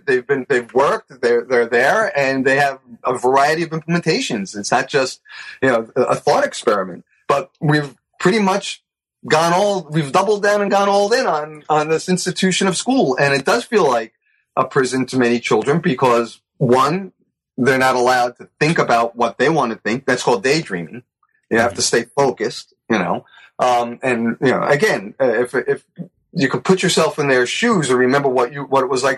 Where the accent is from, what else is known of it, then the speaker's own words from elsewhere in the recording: Bronx, New York, United States; I'm 58. And so I grew up in the 60s and 70s. And you go out in the sidewalk, street any day. I grew up in the Bronx.